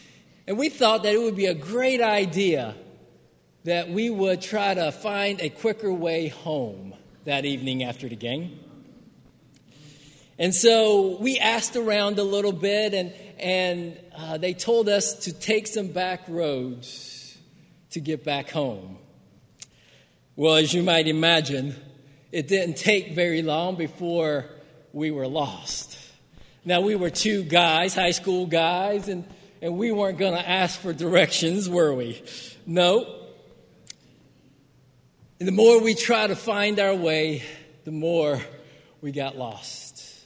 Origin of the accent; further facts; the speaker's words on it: Sanford, North Carolina, United States; I grew up in Sanford, North Carolina, so some of you may be familiar with that area.